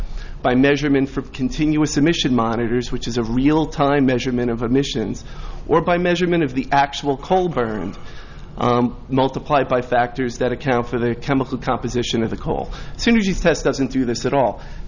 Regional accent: New York, United States; accent: New York, Bronx; It's got a little bit of the Bronx twinge in it, I guess.

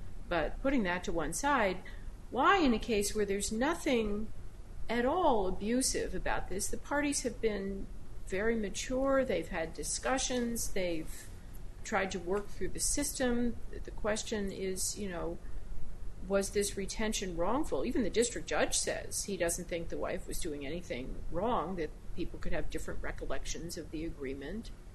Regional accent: Texas, United States; As a Texan, I can't even bear to think of that.

